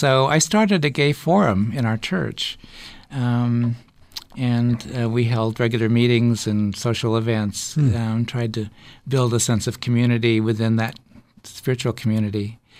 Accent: Napa, California, United States; Well, I'm from Napa. Unfortunately, when I was born, Napa was not quite the chic place it is today. It was a very conservative, blue-collar community. Although I didn't really know that I was gay, I knew I was different

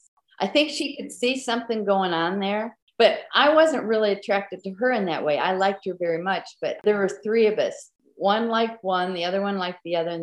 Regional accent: Midwest, United States; I was raised Catholic. I never even heard the word lesbians, but I knew. I come from the Midwest.

